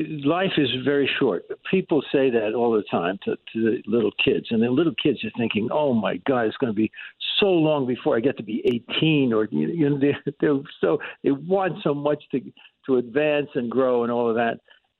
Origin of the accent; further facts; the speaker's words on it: Yonkers, New York, United States; So my childhood, I grew up in Yonkers, New York, and I had two brothers.